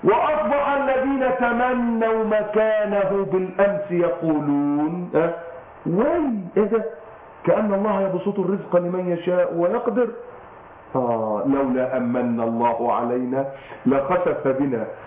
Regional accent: Egypt; بتاعنا عندنا في مصر.

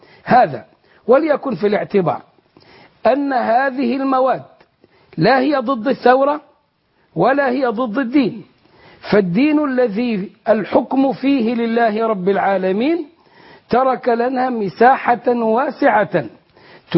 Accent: Egypt; نحن كشعب مصري

